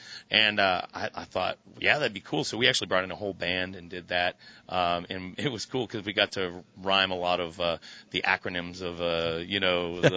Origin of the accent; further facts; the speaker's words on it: New England, United States; So I am being originally from New England.